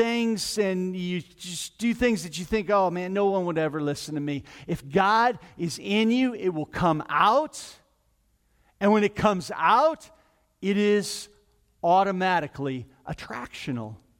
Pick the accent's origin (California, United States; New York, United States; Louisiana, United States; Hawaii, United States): California, United States; I grew up down in Orange County. I grew up down in Angel territory.